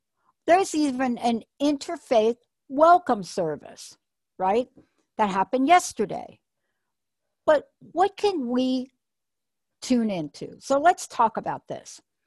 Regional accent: New York City, New York, United States; I grew up in New York City, so I don't know how much I really wonder about it.

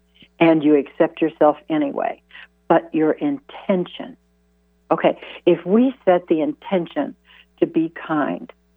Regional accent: Midwest, United States; born or raised there

